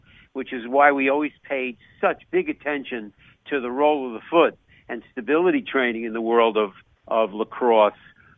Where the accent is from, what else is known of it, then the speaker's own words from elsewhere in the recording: New York, United States; accent: New York; Of course, you could hear my New York accent, that I practice it once a week on the Sports Doctor.